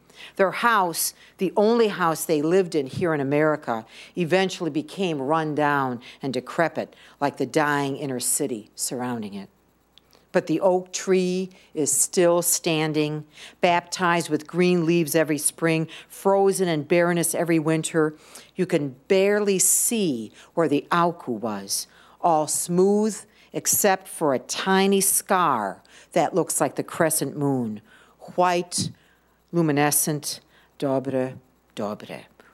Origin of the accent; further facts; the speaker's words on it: Cleveland, Ohio, United States; When I was a young girl growing up in Cleveland, there was an old tree in my grandparents' backyard that almost died.